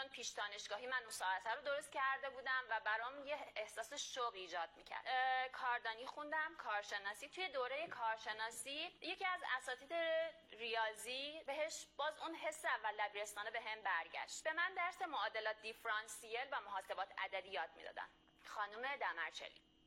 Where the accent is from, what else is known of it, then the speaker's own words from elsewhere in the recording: Tehran, Tehran Province, Iran; born there; متولد مهر 1371، در تهران به دنیا آمدم.